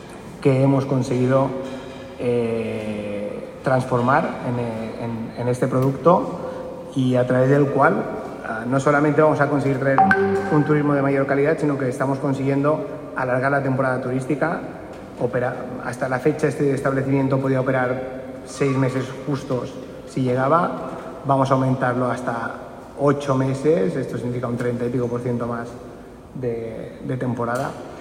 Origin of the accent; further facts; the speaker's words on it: Balearic Islands, Spain; lo que entiendo yo como mallorquín y la mayoría de gente queremos para este destino